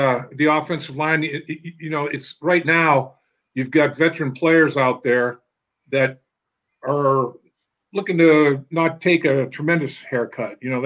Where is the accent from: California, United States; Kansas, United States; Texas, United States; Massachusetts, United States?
Massachusetts, United States; Boston; And I'm from the Boston area, New England, originally. I went to school at Syracuse, so I'm used to cold weather.